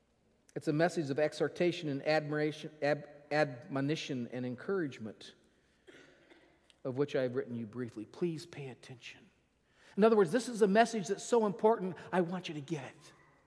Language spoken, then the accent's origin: English; Michigan, United States; Growing up in Michigan, we often would go canoeing on some of the rivers, especially the Osabo River. It's very well known in Michigan.